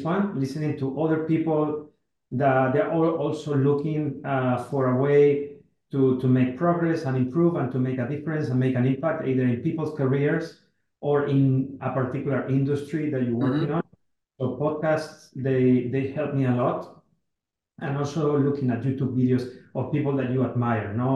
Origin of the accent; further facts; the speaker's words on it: southern Spain, Spain; moved away as an adult; now in Barcelona, Spain; So I became independent when I was 18 years old. I moved from Southern Spain to Barcelona, and then I never went back, right, to my, let's say, original, like, similar family in Southern Spain.